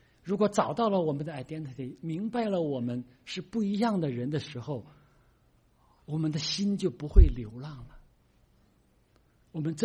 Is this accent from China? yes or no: yes; China; now in United States; 我是从大陆来的，我现在拿的是美国护照